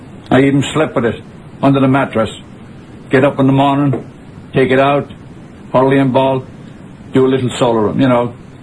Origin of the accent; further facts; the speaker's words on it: Ballyduff, Munster, Ireland; moved away; When I was growing up in Ballyduff, the football was not left, there was no football on the field.